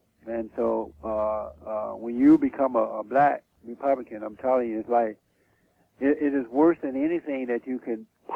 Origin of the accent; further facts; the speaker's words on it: Alabama, United States; I grew up in Alabama, and I worked on a plantation.